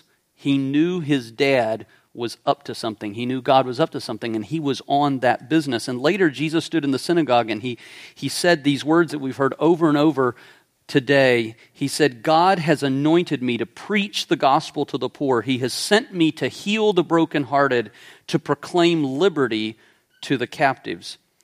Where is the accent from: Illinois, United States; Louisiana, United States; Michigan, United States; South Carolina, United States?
South Carolina, United States; This is from the USS Yorktown, which sits in the Charleston Harbor. I'm from South Carolina